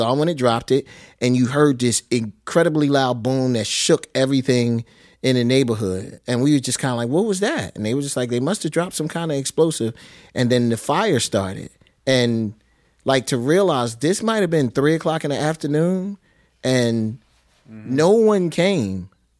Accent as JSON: {"language": "English", "town": "Philadelphia", "region": "Pennsylvania", "country": "United States", "tie": "born or raised there", "said": "I am. I'm from 57th and Rodman, which is right next to 57th and Cedar, which is between Baltimore Avenue and Market Street"}